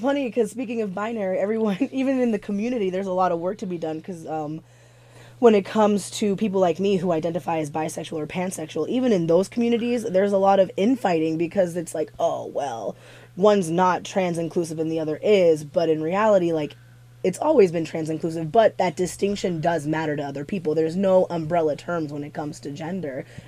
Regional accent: Texas, United States; I was raised in a very, first of all, I was raised in Texas, super conservative state in the first place.

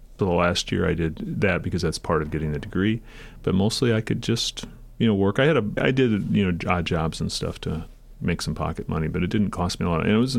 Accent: Red Wing, Minnesota, United States; Red Wing? I'm from Red Wing.

